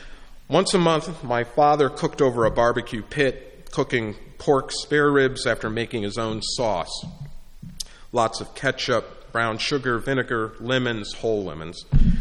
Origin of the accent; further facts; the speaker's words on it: Berkeley, California, United States; I grew up in Berkeley, California. My father having moved there from Georgia by way of Tuskegee, and my mother was from Louisiana.